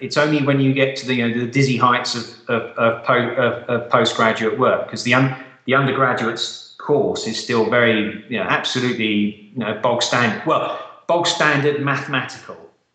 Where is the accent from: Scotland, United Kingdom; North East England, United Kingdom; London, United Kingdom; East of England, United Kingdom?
London, United Kingdom; where I was brought up in London.